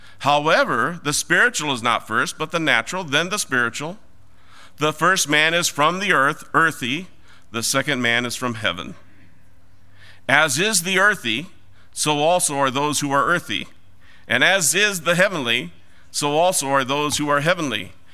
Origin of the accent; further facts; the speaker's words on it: Iowa, United States; I'm an Iowa boy. I grew up on the Mississippi just across from Illinois.